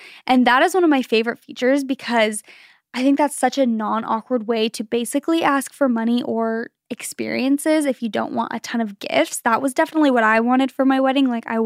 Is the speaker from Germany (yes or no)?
yes; Germany; I'm from Germany, and here it is very normal to set up the tree on Christmas Eve or just a couple of days before.